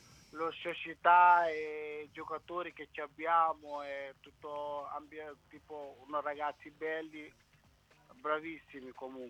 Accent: Gambia; Italian is a second language; now in Ancona, Italy; Sì, sono del Gambia.

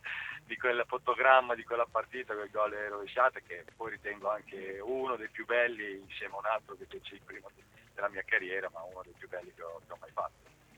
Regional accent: Cesena, Emilia-Romagna, Italy; nonostante io sono di Cesena, con Modena c'è rivalità

